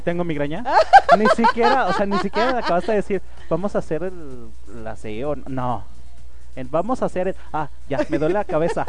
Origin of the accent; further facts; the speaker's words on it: Jalisco, Mexico; yo soy lechero de corazón, yo soy de los Altos de Jalisco